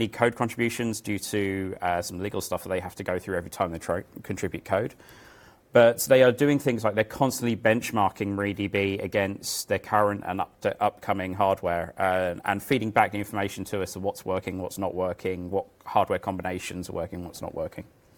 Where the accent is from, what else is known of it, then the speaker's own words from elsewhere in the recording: England, United Kingdom; So I grew up in England. We suck at languages. I barely speak English.